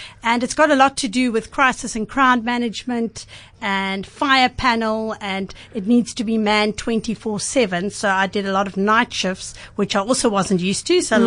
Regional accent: Cape Town, Western Cape, South Africa; But born and bred in Cape Town

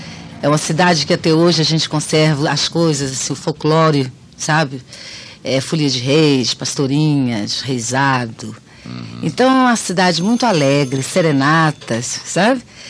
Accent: Paraopeba, Minas Gerais, Brazil; born there; Eu nasci na linda e maravilhosa cidade chamada Paraopeba.

